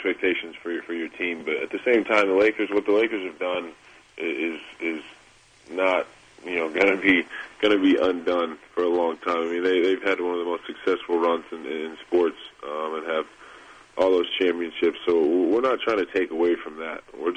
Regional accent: Oklahoma, United States; I grew up in Oklahoma. I went and played college basketball in Oklahoma, and you know, I was an Oklahoma guy all the way.

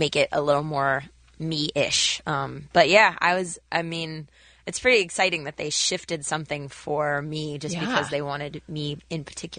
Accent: Texas, United States; I grew up in Texas. My parents immigrated from South America when I was 2.

